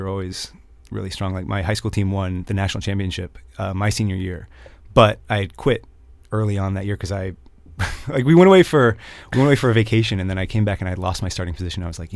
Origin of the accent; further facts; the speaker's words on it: Tampa, Florida, United States; Tampa, Florida.